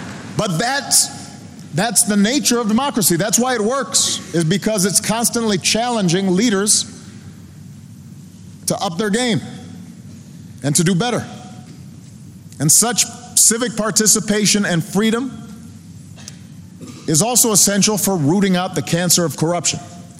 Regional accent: Chicago, Illinois, United States; My hometown of Chicago was infamous for Al Capone and the mob and organized crime corrupting law enforcement.

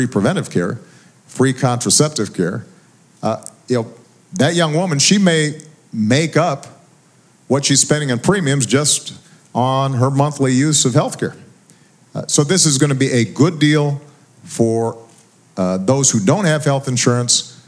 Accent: Illinois, United States; In my home state, Illinois, they just announced it's about 25% lower.

